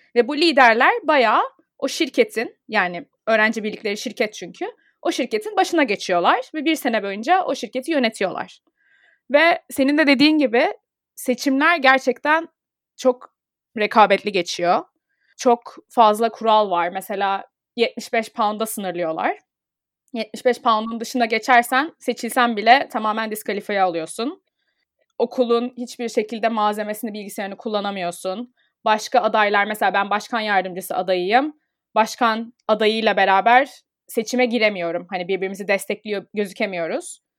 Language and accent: Turkish; İzmir, Turkey; moved away as an adult; now in London, United Kingdom; İzmir'de doğdum. İzmir Amerikan'da okudum. Yani 15 sene aynı kampüsteydim. Bayağı fanusta gibi İzmir'de okudum. Sonra Londra'ya geldim.